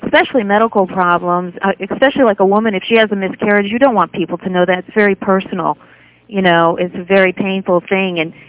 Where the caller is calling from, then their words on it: San Diego, California, United States; I'm calling from San Diego area.